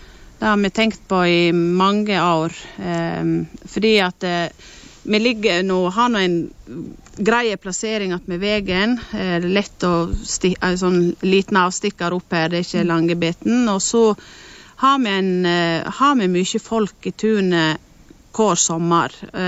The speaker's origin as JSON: {"language": "Norwegian", "town": "Sogndalsdalen", "region": "Vestland", "country": "Norway", "said": "Og til Sogndalsdalen, da var det noe sånn at jeg hadde så lyst til å prøve det, fordi det er jo der jeg kommer ifra."}